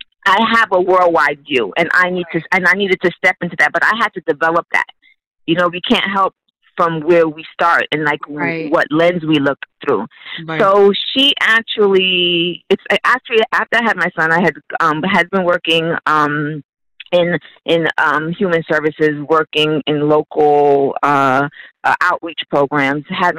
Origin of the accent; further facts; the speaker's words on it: Brooklyn, New York, United States; because I'm from Brooklyn, Brownsville, Brooklyn, you know, never ran, never will.